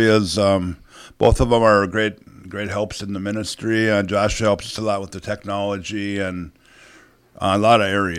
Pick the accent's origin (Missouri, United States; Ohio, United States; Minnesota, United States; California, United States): Minnesota, United States; Madison; Well, I grew up in Madison from the age I was 2. Now we moved from Minneapolis, and then graduated from Madison High School